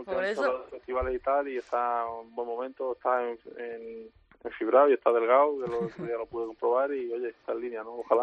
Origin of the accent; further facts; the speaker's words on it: Albacete, Castilla-La Mancha, Spain; de Albacete pues me ha permitido sacar lo mejor de mí. Entonces, pues doble contento, ¿no? Por ser mi tierra